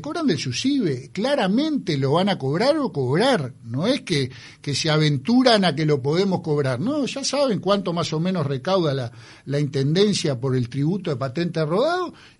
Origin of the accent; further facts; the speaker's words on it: Canelones, Uruguay; como canario tenemos que saber venderlo